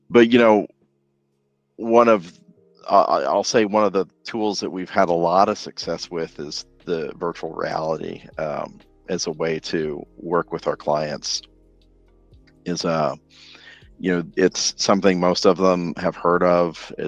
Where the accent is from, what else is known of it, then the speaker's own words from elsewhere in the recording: Oklahoma, United States; moved away as an adult; also born or lived in Boston; now in Los Angeles, United States; You know, I actually went to Oklahoma State, so I grew up in Oklahoma. Then from there, I spent a number of years in Boston, and then I got kind of tired of being cold all the time. So I went to the exact opposite and moved to Los Angeles